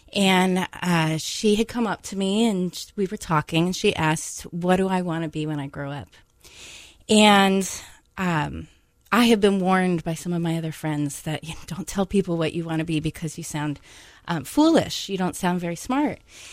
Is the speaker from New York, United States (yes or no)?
no; San Clemente, California, United States; I grew up in San Clemente, California. It's a small little beach town.